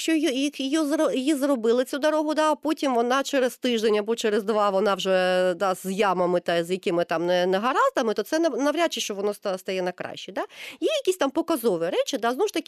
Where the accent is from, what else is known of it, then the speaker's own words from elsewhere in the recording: Crimea, Ukraine; якщо ми все кримчани пам'ятаємо